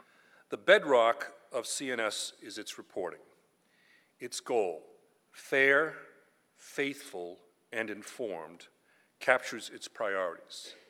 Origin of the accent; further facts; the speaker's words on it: Boston, Massachusetts, United States; accent: Boston; excuse my Boston accent just came there